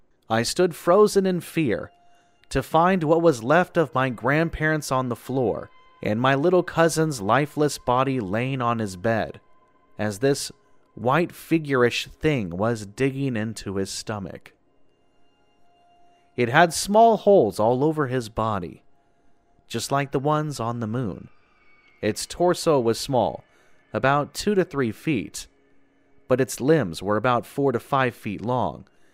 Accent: East of England, United Kingdom; A small village in East Anglia, my hometown. We lived in quite a big house compared to everyone else's in the small cottages.

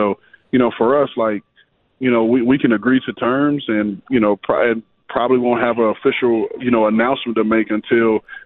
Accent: Key West, Florida, United States; But growing up in Key West was awesome. I tell anybody, if you've ever been to the Bahamas, it's the Bahamas stateside.

